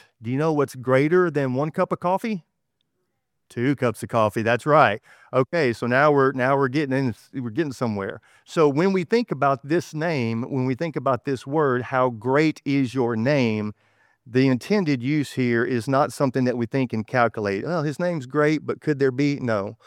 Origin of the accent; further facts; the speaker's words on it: Texas, United States; accent: Texas; This is me sharing with y'all how I have abused the English language a million times, my bad Texas accent notwithstanding.